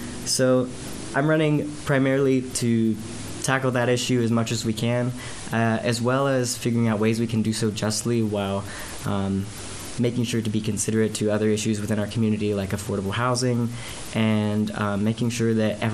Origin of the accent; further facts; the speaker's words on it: Wilkes, United States; I'm from Wilkes originally as well.